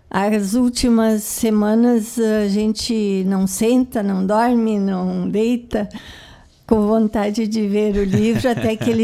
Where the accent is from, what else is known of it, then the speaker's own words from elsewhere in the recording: Santo Ângelo, Rio Grande do Sul, Brazil; also born or lived in Estância Velha; now in São Lourenço do Sul, Brazil; Eu sou natural de Santo Ângelo. Morei muitos anos depois de casada em Estância Velha e nós escolhemos, quando nos aposentamos, morar em São Lourenço do Sul.